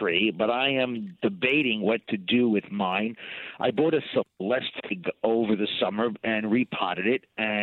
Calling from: New York, United States; I'm calling from Suffolk County, Long Island.

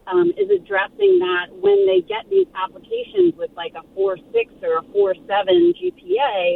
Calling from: Princeton, New Jersey, United States; I'm calling from Princeton, New Jersey.

